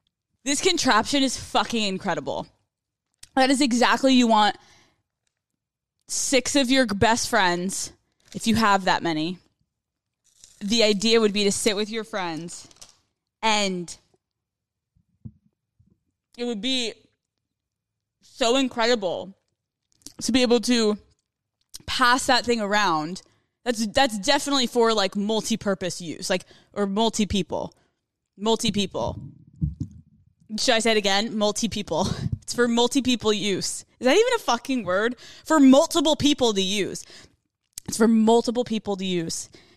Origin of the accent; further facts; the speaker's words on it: Northeast, United States; I'm not really like the Southern thing. I'm from the Northeast, like the whole thing.